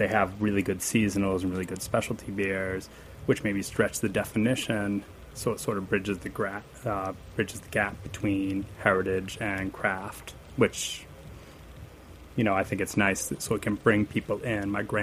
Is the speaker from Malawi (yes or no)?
no; Massachusetts, United States; I'm a lager guy myself recently, and I'm from Massachusetts, where there's a lot of good lagers coming out